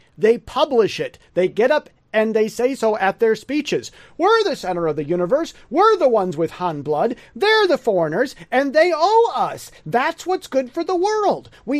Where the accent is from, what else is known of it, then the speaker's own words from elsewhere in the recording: United States; Now, I, as an American, had concern